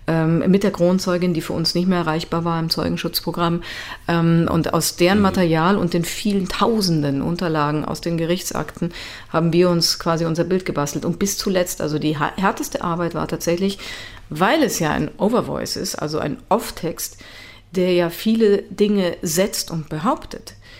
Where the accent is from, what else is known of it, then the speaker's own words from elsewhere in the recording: Italy; German is a second language; weil ich selber als Kind in Italien aufgewachsen bin und erstmal Italienisch lernen musste